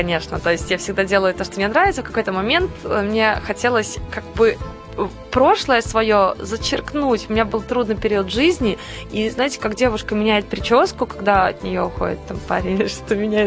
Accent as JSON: {"language": "Russian", "country": "Belarus", "moved": "yes", "lives_now": "Moscow, Russia", "said": "когда я приехала из Беларуси в Москву, я боялась зайти в шоколадницу."}